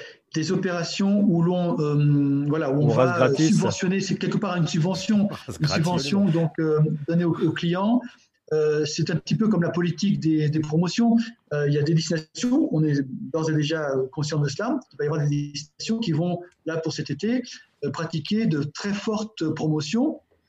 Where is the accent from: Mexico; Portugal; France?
Portugal; si possible les réutilisent chez nous au Portugal